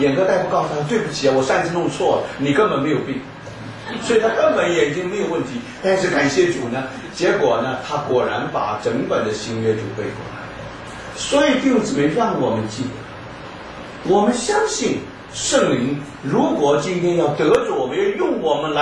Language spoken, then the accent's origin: Chinese; Brazil; 我是从巴西来的，